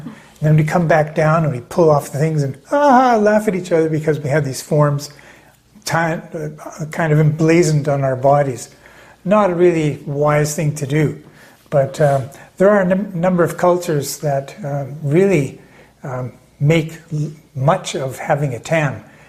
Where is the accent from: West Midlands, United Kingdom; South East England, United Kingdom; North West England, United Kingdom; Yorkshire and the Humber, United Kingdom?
South East England, United Kingdom; I grew up in Surrey, and as a young teenager, my brother and friends of ours from the neighborhood would do some crazy things